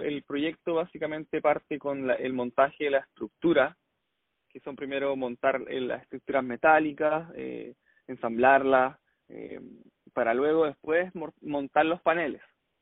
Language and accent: Spanish; southern Chile, Chile; now in Sydney, Australia; Yo soy de Chile, del sur de Chile, una ciudad que no es. Es más pequeña que Sydney.